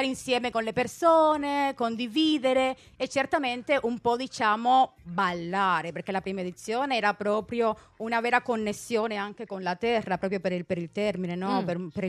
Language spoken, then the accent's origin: Italian; Havana, Cuba; sono cubana. Cubana, ecco. Della Habana.